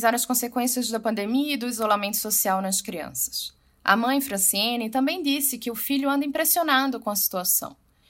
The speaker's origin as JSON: {"language": "Portuguese", "town": "Recife", "region": "Pernambuco", "country": "Brazil", "said": "Lá na minha terra, em Recife"}